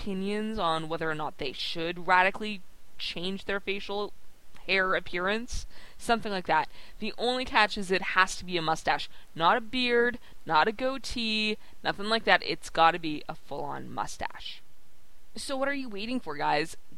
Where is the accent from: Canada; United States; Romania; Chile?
Canada; I'm Canadian